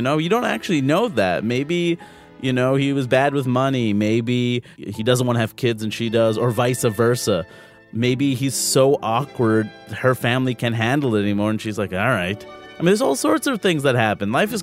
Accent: New York City, New York, United States; guest hosting for Kurt Anderson. I grew up in New York City

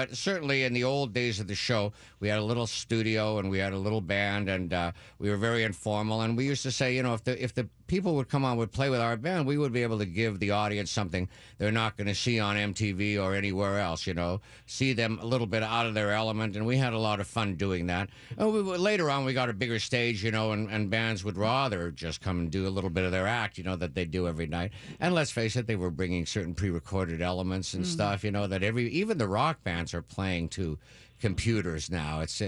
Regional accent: Thunder Bay, Ontario, Canada; moved away; I go, you know, and I go up to my hometown, Thunder Bay, about once

